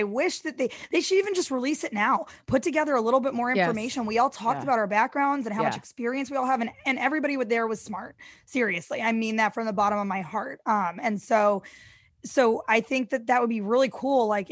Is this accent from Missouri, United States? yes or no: yes; St. Louis, Missouri, United States; also born or lived in New York; I grew up in St. Louis, Missouri.